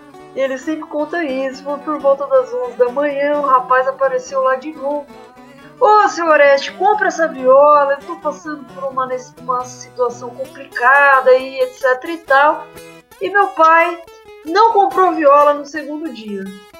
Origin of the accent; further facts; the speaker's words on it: Vitória Brasil, São Paulo, Brazil; apesar de ter morado na roça, né, nasci lá em Vitória, Brasil, divisa com Mato Grosso do Sul, ainda estado de São Paulo, né, interiorzinho do estado de São Paulo, noroeste paulista.